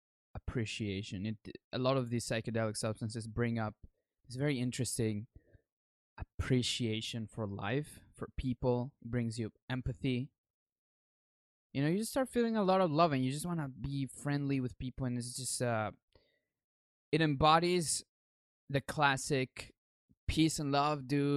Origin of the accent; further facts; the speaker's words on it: Bolivia; now in Canada; I was born and raised in Bolivia, South America. And so before I moved to Canada, all that I knew from reality was my culture and the way that things were done in there.